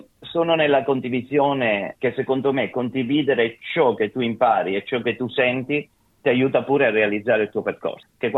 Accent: Sicily, Italy; now in Australia; Dalla Sicilia, si sente dall'accento, dai. Cerchiamo pure di mantenere il nostro accento perché è bello poi conservare un po' di cultura delle nostre terre.

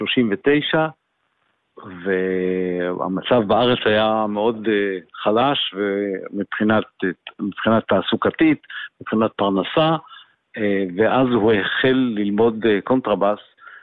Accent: Tel Aviv, Tel Aviv District, Israel; also born or lived in United States; אני יליד תל אביב ולמשפחה מוזיקלית.

